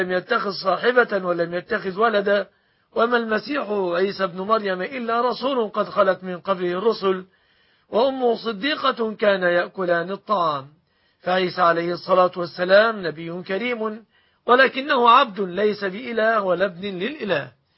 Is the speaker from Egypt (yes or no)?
yes; Egypt; أن يحفظ بلادنا مصر